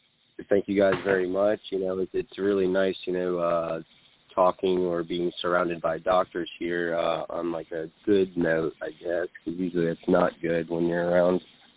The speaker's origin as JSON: {"language": "English", "region": "New Jersey", "country": "United States", "lives_now": "Greensboro, United States", "said": "I'm originally from New Jersey, but I reside in Greensboro, North Carolina"}